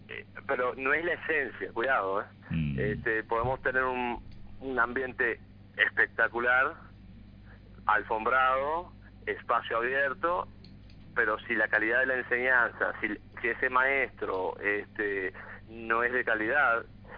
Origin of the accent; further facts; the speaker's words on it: Uruguay; yo soy de Uruguay